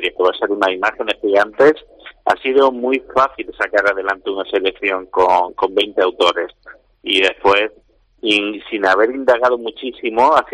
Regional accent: Almería, Andalusia, Spain; yo te confieso, yo soy almeriense

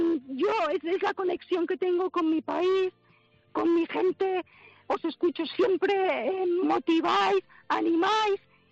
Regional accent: Vitoria-Gasteiz, Basque Country, Spain; moved away as an adult; now in Australia; mi marido es australiano, entonces él fue a trabajar a Vitoria, que es de donde soy yo, de Vitoria, y ajá, nos conocimos allí y nos enamoramos y venga para acá, para Australia, y aquí estamos.

